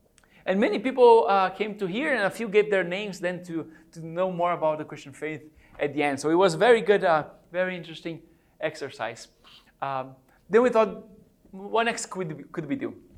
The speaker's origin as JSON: {"language": "English", "region": "São Paulo", "country": "Brazil", "tie": "born or raised there", "also_born_or_lived": "Rome", "said": "I grew up in Brazil, São Paulo, Brazil."}